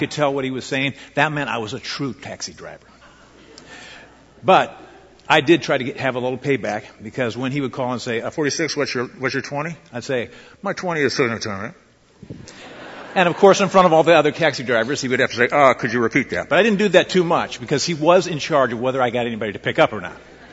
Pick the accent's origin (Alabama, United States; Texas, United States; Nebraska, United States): Nebraska, United States; Lincoln; And second, it was Lincoln, Nebraska, my hometown.